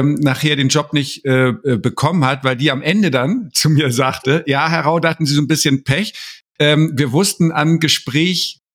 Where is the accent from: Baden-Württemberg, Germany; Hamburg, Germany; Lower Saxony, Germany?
Hamburg, Germany; so als Hamburger, ne, so verbindlich